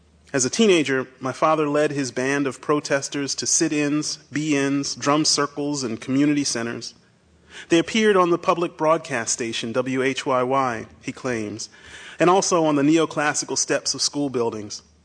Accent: Willingboro, New Jersey, United States; My family's from Philadelphia. I grew up in South Jersey across the river in Willingboro.

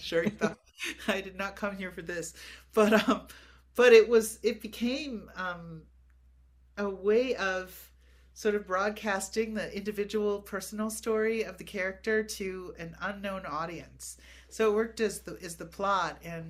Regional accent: Appleton, Wisconsin, United States; I'm from Appleton, Wisconsin, and Edna Ferber is from Appleton, Wisconsin.

